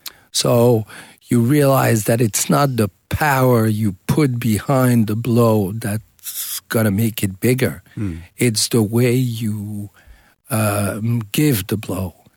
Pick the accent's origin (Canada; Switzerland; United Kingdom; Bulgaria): Switzerland; also born or lived in United States; I was born in the States. I was raised in Switzerland and many different places.